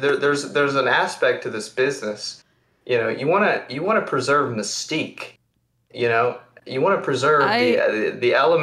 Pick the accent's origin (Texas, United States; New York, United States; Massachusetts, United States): Texas, United States; Lake Jackson; born there; I was born in Lake Jackson, Texas.